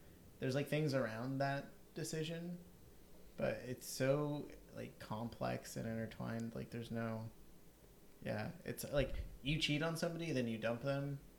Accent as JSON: {"language": "English", "region": "California", "country": "United States", "said": "It was probably not that cold, but like we're all from California, so it was fucking cold."}